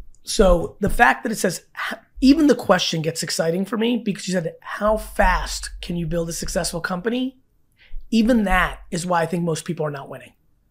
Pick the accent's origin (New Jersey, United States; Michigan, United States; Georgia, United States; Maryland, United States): New Jersey, United States; I grew up in Jersey my whole life.